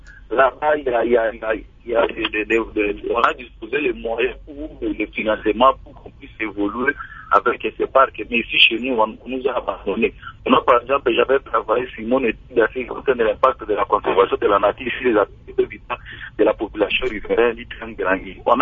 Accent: Mbandaka, Équateur, DR Congo; Maintenant, chez nous, dans notre pays, par exemple, si vous êtes ici chez moi, en Mbandaka, nous avons un site touristique partagé également.

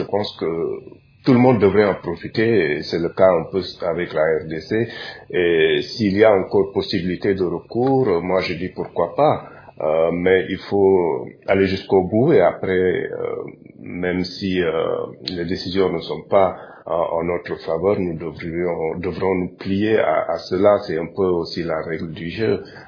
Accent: Senegal; Je suis en train de suivre ce qui se passe dans mon pays d'origine, le Sénégal

